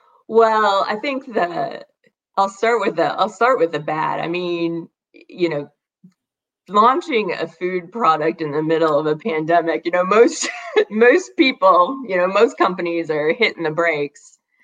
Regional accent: Illinois, United States; moved away as an adult; Well, I'm originally from Illinois, but I married, I guess you'd say, a Wisconsin boy. So I've been in Wisconsin ever since.

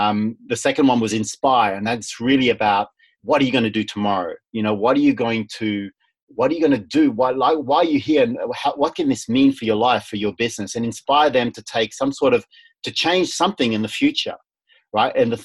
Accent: Vanuatu; I grew up in Vanuatu, and those islands can be pretty small.

